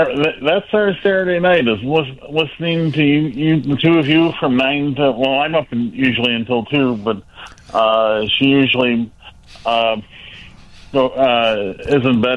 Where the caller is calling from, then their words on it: Elgin, Illinois, United States; Hey, Steve and Johnny, calling from Elgin.